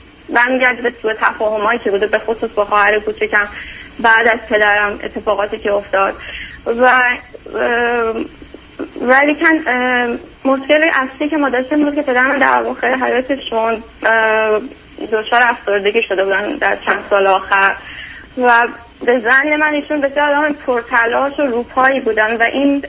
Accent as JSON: {"language": "Persian", "country": "Iran", "moved": "as an adult", "said": "تقریبا حدود 4 سال و نیم هستش از ایران مهاجرت کردم."}